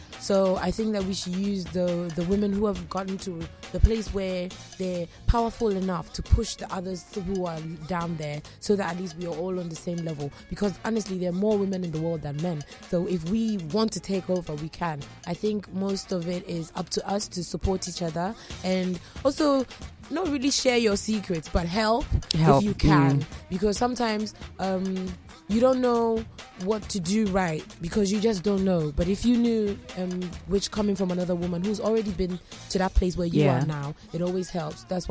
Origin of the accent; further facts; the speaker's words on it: Ghana; We are very, very talented as Ghanaian musicians.